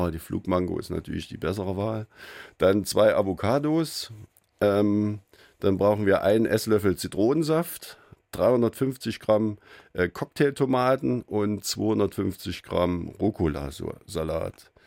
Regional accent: Erfurt, Thuringia, Germany; weil das ist meine Heimat, ich komme hier nicht weg, ich liebe diese Stadt

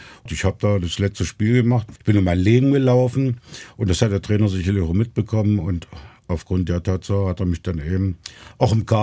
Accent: Lemsdorf, Saxony-Anhalt, Germany; born there; Ich meine, ich bin in Lemsdorf geboren damals

